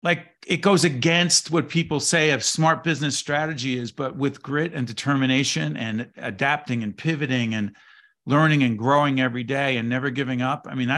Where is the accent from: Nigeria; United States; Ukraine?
United States; Newark, New Jersey; Like I grew up in Newark, New Jersey, right?